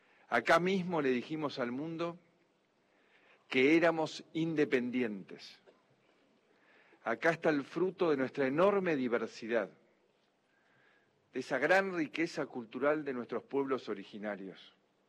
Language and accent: Spanish; Argentina; lo que somos los argentinos hoy